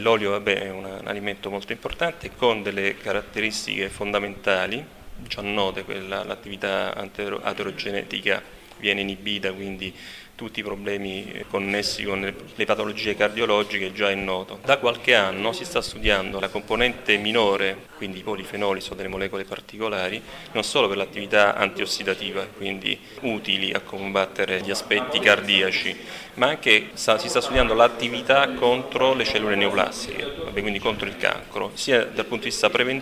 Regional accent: Latina, Lazio, Italy; io sono di Latina e ci tengo tanto a questo territorio

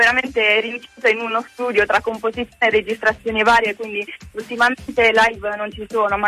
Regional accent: Apulia, Italy; Sono pugliese

